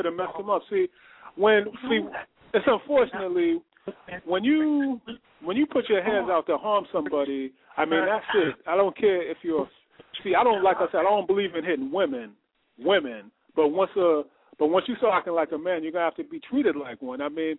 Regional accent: Boston, Massachusetts, United States; I'm from Boston.

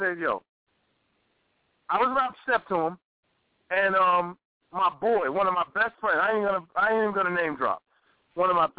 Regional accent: Queens, New York, United States; he ain't on the same level as … with me because I'm from Queens.

